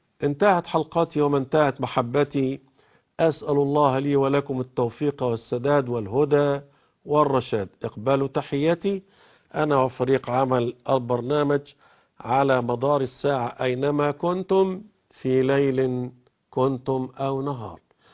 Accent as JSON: {"language": "Arabic", "region": "Upper Egypt", "country": "Egypt", "said": "زي عندنا في الصعيد، دي مجتمعات العرض عندها غالي غالي غالي"}